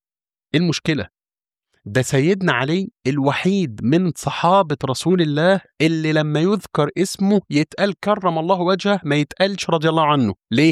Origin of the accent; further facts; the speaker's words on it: Egypt; لو حضرتك تذكر أن كان زمان عندنا في مصر ما يعرف بالكتاتيب